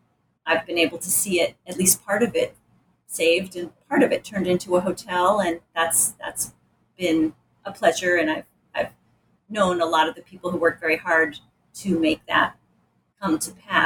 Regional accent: Rochester, New York, United States; born or raised there

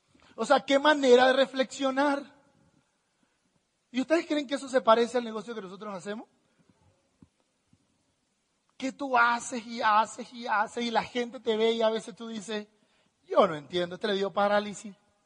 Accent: Venezuela; Uy, que soy muy venezolano. Yo no hablo castellano, ya hablo venezolano, disculpen.

